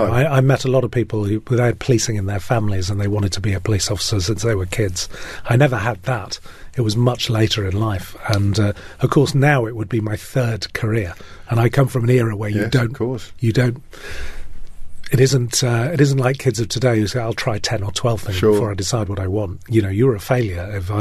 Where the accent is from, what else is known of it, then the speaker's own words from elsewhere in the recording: West Midlands, United Kingdom; when I was growing up in the West Midlands